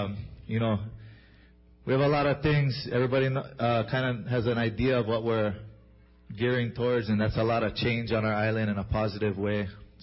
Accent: Kilauea, Hawaii, United States; we're happy to have one in our hometown here in Kilauea. So thank you guys for coming out. I grew up here on the North Shore.

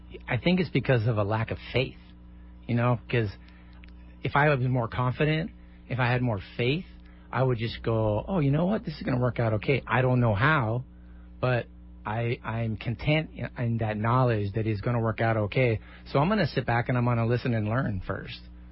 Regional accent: Seattle, Washington, United States; You know, I never live in L.A. I grew up in Seattle. We always thought that L.A. was the devil.

